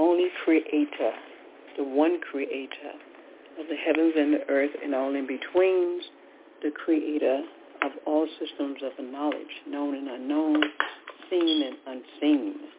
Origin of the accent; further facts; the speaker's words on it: Decatur, Georgia, United States; and we're both from Decatur, Georgia.